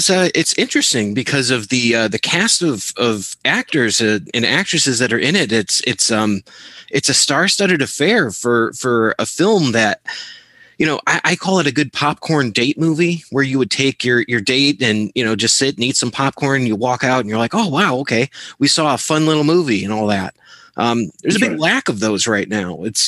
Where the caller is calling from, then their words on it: Naperville, Illinois, United States; Naperville, Illinois, just outside of Chicago.